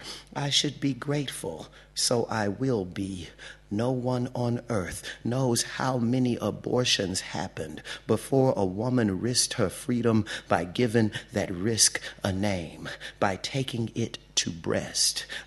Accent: Louisiana, United States; now in Atlanta, United States; It's a word that's only predominantly, I should say, used in the American South where I'm from. I'm originally from Louisiana and I live in Atlanta, Georgia.

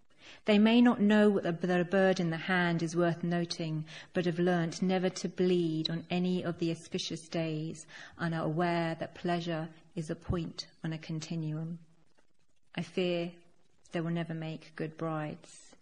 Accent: India; I'm an Indian poet, and I sort of sometimes feel that there's an obligation that you have if you're from a particular place to write about particular things

